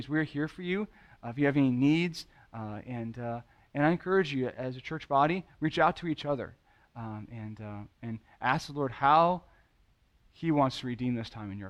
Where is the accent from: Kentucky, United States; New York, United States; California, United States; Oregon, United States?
California, United States; He and I grew up together in California, and we were good friends in fourth grade